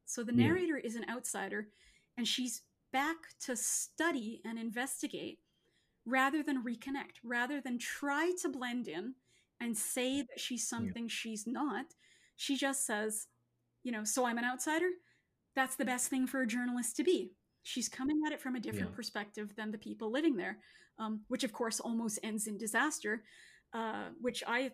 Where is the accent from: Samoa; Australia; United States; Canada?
Canada; born there; I was born in Canada, but even when I'm back with family in Toronto, like, I feel white. I'm not Guyanese enough. Yeah. I'm not Caribbean enough.